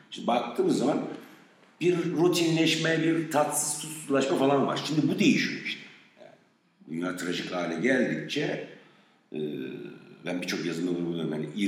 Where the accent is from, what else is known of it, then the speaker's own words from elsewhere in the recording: Islahiye, Gaziantep, Turkey; born there; benim doğduğum ilçe İslahiye, bunu mesela Twitter'da gördüm. Türkiye'nin en büyük mülteci kamplarından birine sahip. Yani nüfus 50 binde şu an 150-200 bin.